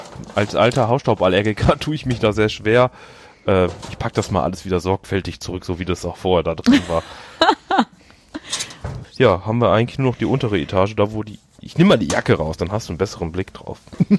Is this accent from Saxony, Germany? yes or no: no; Düsseldorf, North Rhine-Westphalia, Germany; bin ein Düsseldorfer Jung